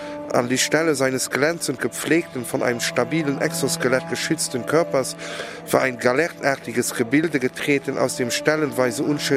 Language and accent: German; Luxembourg; Man hat es ein wenig schwerer zu landen als Luxemburger